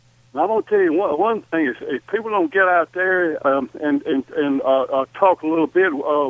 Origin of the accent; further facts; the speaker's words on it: United States; And I'm an American, and I'm very proud of it.